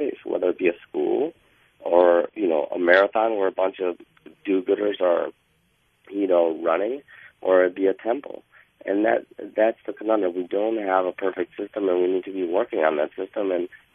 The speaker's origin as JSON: {"language": "English", "country": "India", "tie": "born there", "said": "I was born in India, and I go back to India every, 2 years."}